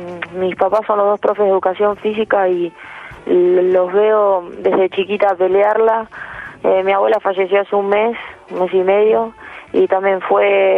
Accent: Tandil, Buenos Aires Province, Argentina; me llevaron a la primera escuelita en Tandil, soy de Tandil

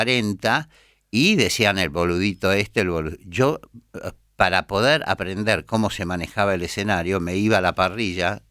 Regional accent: Lazio, Italy; Nací en la costa de Ulises, en la Odisea. O sea, mi pueblo era parte de la Odisea. Tres pueblos más allá está Circeo, que es Circe

